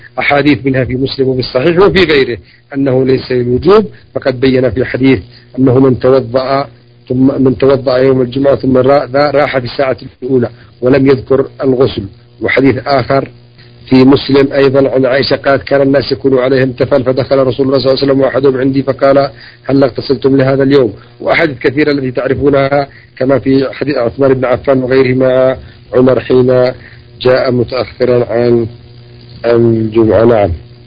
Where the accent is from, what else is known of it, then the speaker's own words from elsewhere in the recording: Yemen; وإنما الحمام البخاري عندنا في اليمن